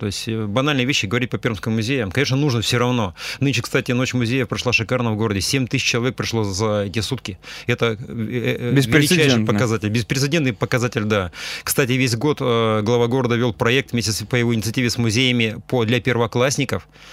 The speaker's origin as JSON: {"language": "Russian", "town": "Gainy", "region": "Perm Krai", "country": "Russia", "said": "в свои родные Гайны. Я же парень из Гайнского района"}